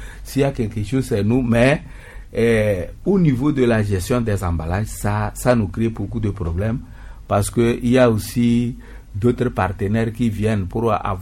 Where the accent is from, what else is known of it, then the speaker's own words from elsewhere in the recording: Togo; Chez nous, au Togo